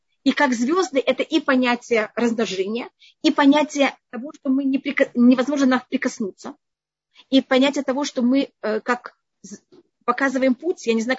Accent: Israel; now in United States; И я также была из Израиля.

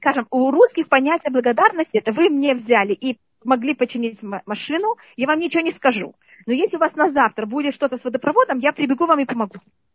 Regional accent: Israel; хотя я выросла в Израиле с 10 лет

